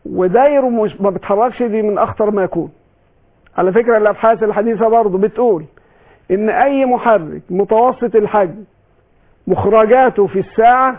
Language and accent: Arabic; Egypt; وانا كمواطن من مصر ويهمني بلدي خالص، وراجل سافرت بره